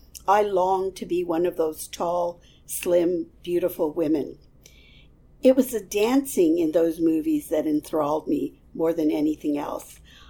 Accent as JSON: {"language": "English", "town": "Honolulu", "region": "Hawaii", "country": "United States", "tie": "born or raised there", "moved": "as an adult", "lives_now": "New York, United States", "said": "I started out in Hawaii, but had moved to New York in my early 20s. Although I grew up in Honolulu, the daughter of second-generation Japanese Americans, I never felt at home in the tropics."}